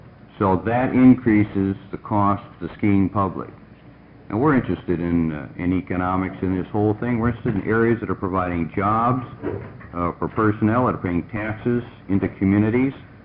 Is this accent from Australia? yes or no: no; Portland, Oregon, United States; from Portland, Oregon.